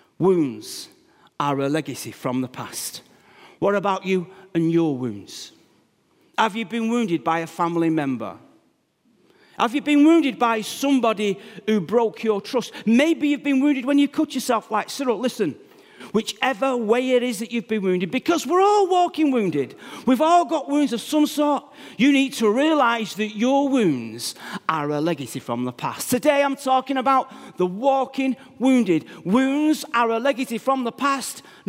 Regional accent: Manchester, North West England, United Kingdom; born there; my dad was born in Yorkshire. I was born in Manchester.

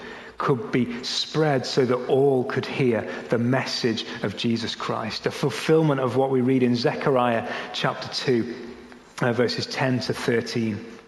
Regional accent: United Kingdom; because I'm British, I said it loud and slow.

